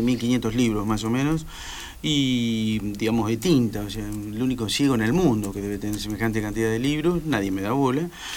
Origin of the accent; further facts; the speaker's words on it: Lincoln, Buenos Aires Province, Argentina; En mi pueblo, Lincoln, allí, bueno, era insoportable.